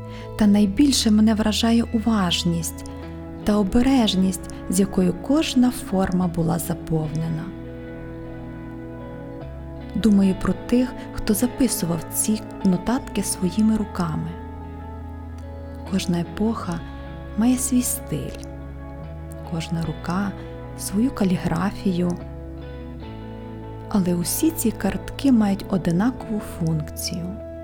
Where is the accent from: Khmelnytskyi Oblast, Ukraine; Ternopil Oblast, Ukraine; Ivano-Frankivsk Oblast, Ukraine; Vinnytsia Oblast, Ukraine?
Ternopil Oblast, Ukraine; Ternopil; now in Bergamo, Italy; Створювала їх у моєму рідному Тернополі. І зараз створюю їх тут, у Бергамо.